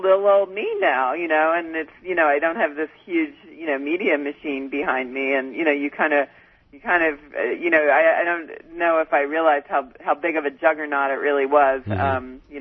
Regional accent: Philadelphia, Pennsylvania, United States; I'm from Philly, so what am I going to say about New Jersey?

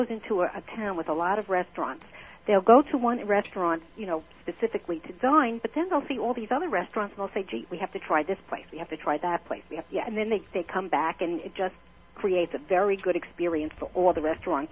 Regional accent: Jersey City, New Jersey, United States; I grew up in Jersey City.

